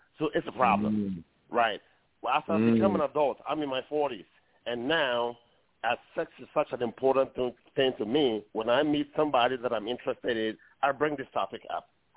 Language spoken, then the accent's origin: English; Ghana; born there; as an African, I was born in Ghana